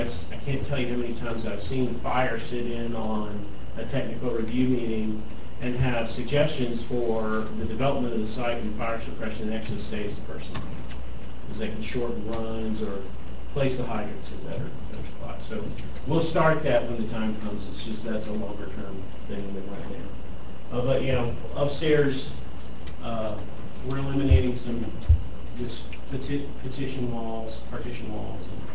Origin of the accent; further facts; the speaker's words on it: South Carolina, United States; Unfortunately, I'm from South Carolina. I'm used to the heat.